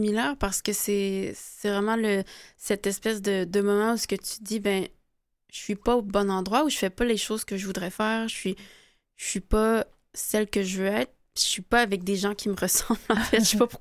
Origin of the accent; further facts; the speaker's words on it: Quebec, Canada; Non, je viens du Québec.